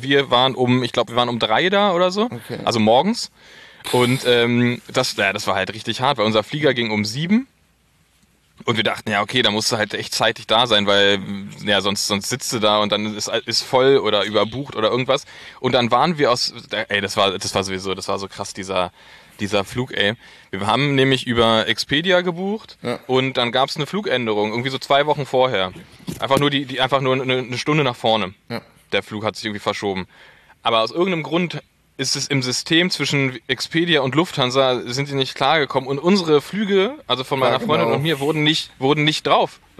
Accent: Berlin, Germany

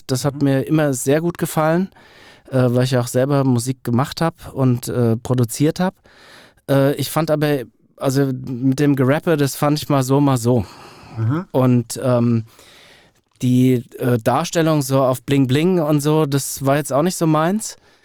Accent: Frankfurt, Hesse, Germany; Hier geboren, aufgewachsen

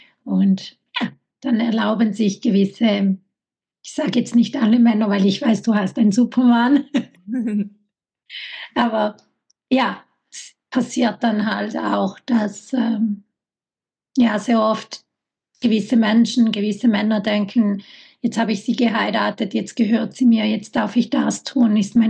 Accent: Italy; ich bin Italienerin

